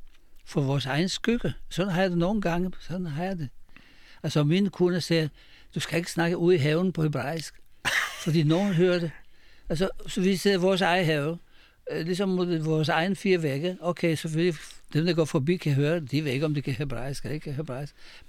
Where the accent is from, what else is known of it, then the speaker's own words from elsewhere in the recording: Israel; now in Denmark; Jeg kommer fra Israel, den gang, der var mange år siden.